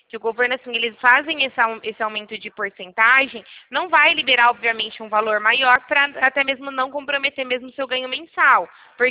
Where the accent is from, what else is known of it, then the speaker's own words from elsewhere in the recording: Rio Claro, São Paulo, Brazil; A gente é do interior de São Paulo, Rio Claro.